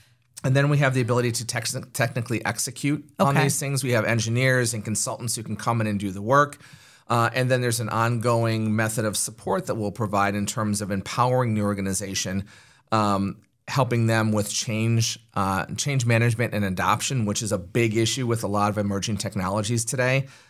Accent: New York, United States; I grew up in Western New York. I was a student at SUNY Buffalo

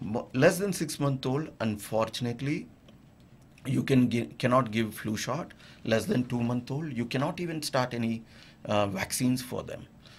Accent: India; moved away as an adult; I grew up in India

